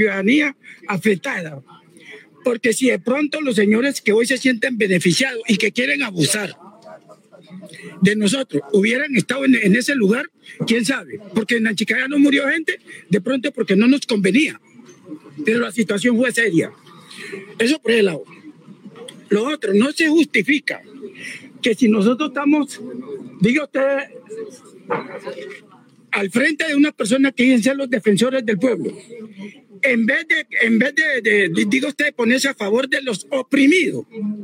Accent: Poteo, Valle del Cauca, Colombia; Soy afectado del río porque allá estaba y allá tengo cosas, pero soy del corregimiento de Poteo.

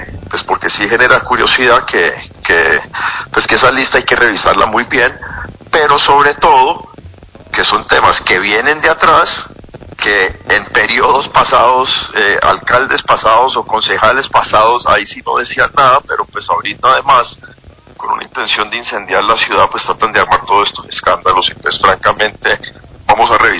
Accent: Cali, Valle del Cauca, Colombia; yo como alcalde, yo como caleño

